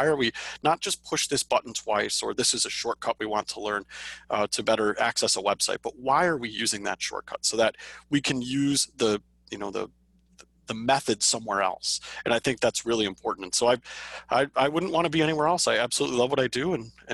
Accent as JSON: {"language": "English", "town": "Chicago", "region": "Illinois", "country": "United States", "tie": "born or raised there", "said": "But I'm born and raised in Chicago."}